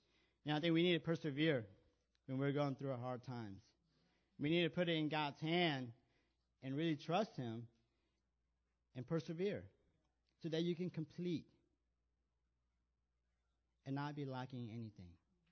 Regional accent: Chicago, Illinois, United States; I'm from Chicago. I don't know. I was raised in Chicago.

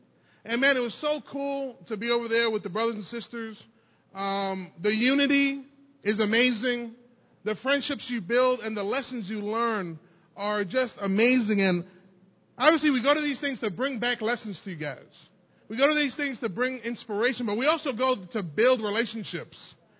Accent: New York, United States; I'm from New York. I said y'all. Isn't that cool? All right. I'm trying to fit in.

